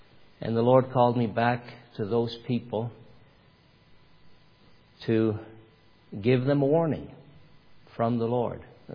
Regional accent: Canada; we did come to Canada in 1981. I grew up in Canada.

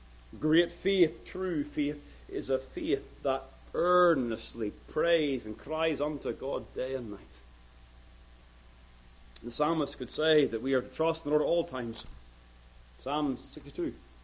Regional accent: Ballymena, Northern Ireland, United Kingdom; my hometown of Ballymena

